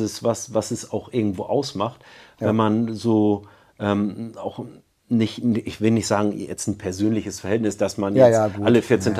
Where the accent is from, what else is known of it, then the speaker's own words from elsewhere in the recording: Wentorf, Schleswig-Holstein, Germany; Ja, aber also ich komme ja im Endeffekt auch aus dem Hamburger Osten.